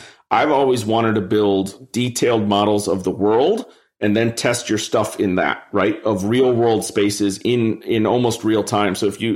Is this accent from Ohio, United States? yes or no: yes; Cleveland, Ohio, United States; moved away as an adult; Cleveland. We grew up in Cleveland. Neither of us are there anymore, but that's where we grew up.